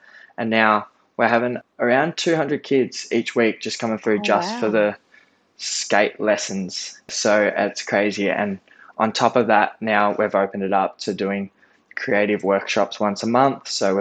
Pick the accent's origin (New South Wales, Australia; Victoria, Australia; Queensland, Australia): Victoria, Australia; Seymour; So I'm from Seymour, Victoria. Seymour is in the top 9 disadvantaged towns in Victoria